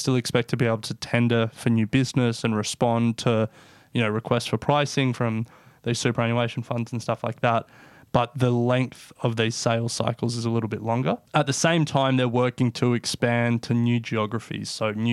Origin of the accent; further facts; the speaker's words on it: Australia; the obvious one as Australian speaking in Australia is superannuation.